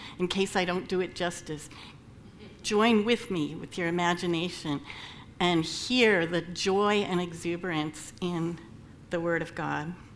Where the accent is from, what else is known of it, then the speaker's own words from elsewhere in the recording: Midwest, United States; as a newcomer to New England, born and raised in the Midwest